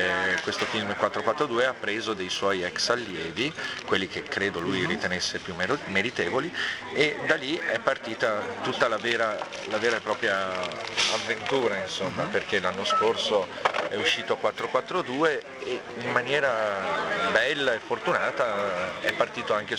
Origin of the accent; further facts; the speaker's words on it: Padua, Veneto, Italy; born there; now in Rome, Italy; per chi è nato in una città di media grandezza come Padova, che è la mia città natale